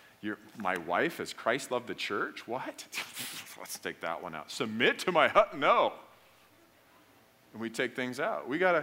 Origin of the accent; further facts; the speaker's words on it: Alaska, United States; I grew up in Alaska. I remember waiting at the bus stop. It was like 40 below zero.